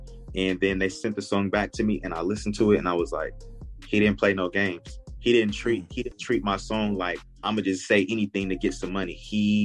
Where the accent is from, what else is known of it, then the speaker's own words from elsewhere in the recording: Illinois, United States; But I'm from Illinois.